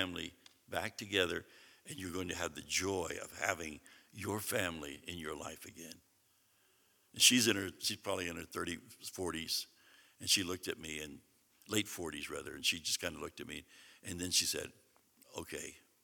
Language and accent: English; the South, United States; Now, if I'm getting a little excited, I'm from the South. We do that a lot, okay?